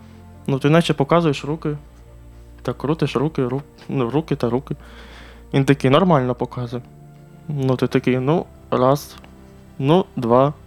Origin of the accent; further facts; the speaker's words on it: Beryslav, Kherson Oblast, Ukraine; Тоді як відновили трохи транспортне сполучення до мого рідного міста Береслава, і ми тоді спробували виїхати